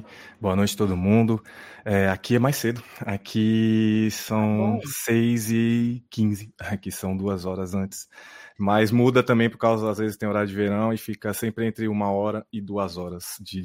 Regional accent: São Paulo, Brazil; Eu nasci na Quebrada, na Zona Sul de São Paulo, extremo sul de São Paulo, Campo Limpo.

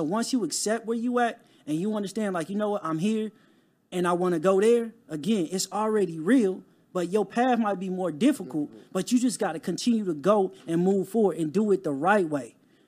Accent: Compton, California, United States; Like, just growing up in Compton, it wasn't a lot of resources.

